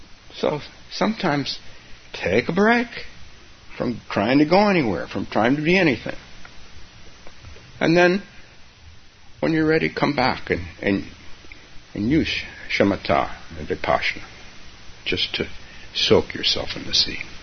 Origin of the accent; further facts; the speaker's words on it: Palo Alto, California, United States; My parents, I grew up in Palo Alto. Now, you think Palo Alto is classy. It was not classy when I was growing up.